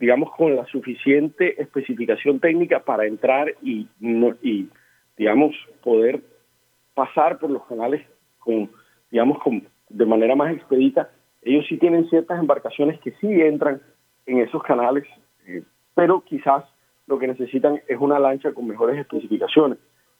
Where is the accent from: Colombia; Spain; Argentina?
Colombia; Barranquilla, Atlántico; es nuestro gran tesoro como colombianos, como barranquilleros